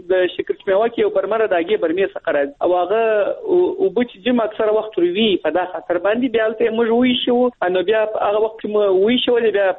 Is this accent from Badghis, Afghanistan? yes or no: no; Kandahar, Afghanistan; يم لکندهار